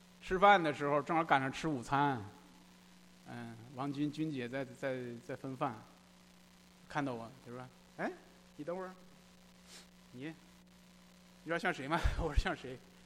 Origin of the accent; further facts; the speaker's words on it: Inner Mongolia, China; 我是内蒙古人， 我从小就懂事的时候就给家里就放羊